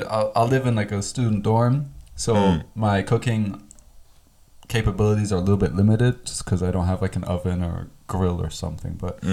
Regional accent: United States; Ah, mashed potatoes is more for, like, me growing up in America.

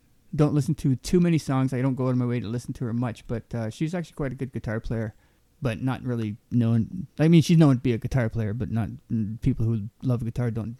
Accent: Canada; Canadian, obviously we're Canadian

